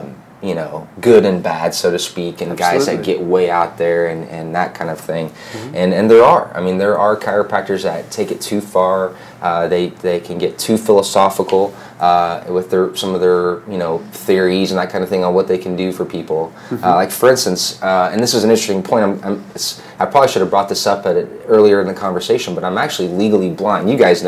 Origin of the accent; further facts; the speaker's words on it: Tahlequah, Oklahoma, United States; Yeah, I grew up in Tahlequah, Oklahoma. Mm-hmm. Pretty much grew up there.